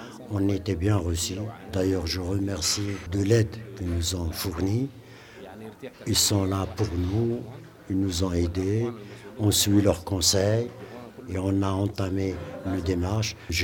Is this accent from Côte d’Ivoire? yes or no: no; Eritrea; now in France; Je viens de l'Érythrée. J'ai 25 ans. Ça fait 2 mois que je suis ici en France.